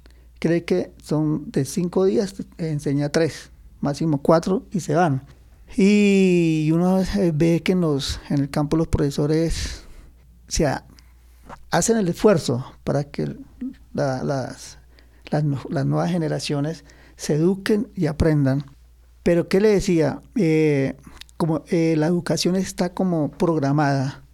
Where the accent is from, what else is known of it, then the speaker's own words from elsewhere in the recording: Florencia, Caquetá, Colombia; also born or lived in Putumayo; yo soy campesino del Caquetá, nací en Florencia, Caquetá, y me eduqué hasta cuarto primaria entre Caquetá y Putumayo.